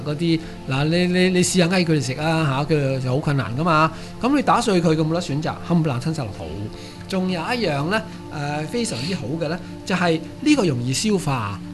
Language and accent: Cantonese; Guangdong, China; 你就知道我哋廣東人咧好中意飲老火湯啦嚇。